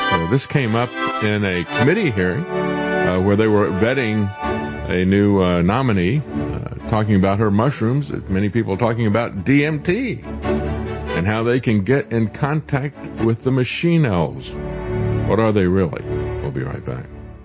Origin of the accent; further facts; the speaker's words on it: Florida, United States; I know from growing up in Florida that people whose parents came, you know, my generation, it was their parents who came out of Cuba